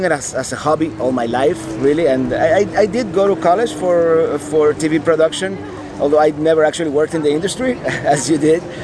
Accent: Miami, Florida, United States; Miami is my hometown. Yes.

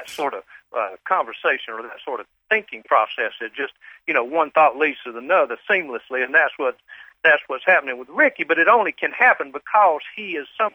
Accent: Dunwoody, Georgia, United States; Well, I grew up in Dunwoody, Georgia. The son of a dentist.

